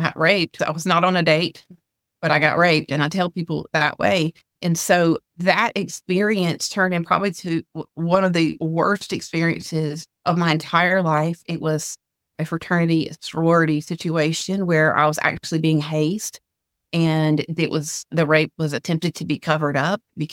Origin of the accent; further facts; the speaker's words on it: Southern United States, United States; which is what we experienced in a little tiny Methodist church growing up in the South.